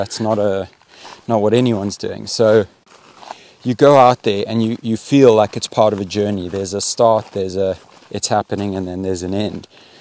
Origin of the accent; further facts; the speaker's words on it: Botswana; grew up in Botswana. I wasn't watching Star Trek. I was outside.